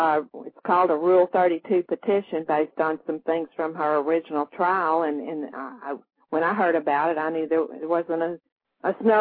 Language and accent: English; Texas, United States; So you see, I mean, injustice isn't just limited to Alabama. It's in my home state.